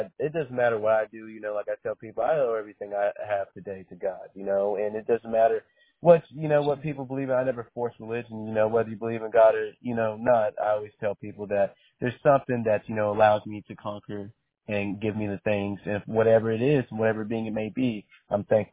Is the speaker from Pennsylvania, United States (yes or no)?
no; Colorado, United States; So this is a beautiful partnership because when I tell you I come from Colorado, I got work in Colorado.